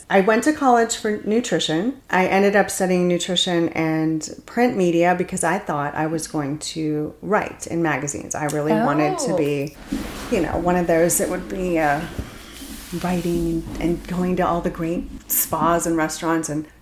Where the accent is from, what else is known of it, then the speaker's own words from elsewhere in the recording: Florida, United States; also born or lived in Georgia; back to South Florida when my mom was sick, which is where I grew up, was a spa manager at a big spa in Palm Beach.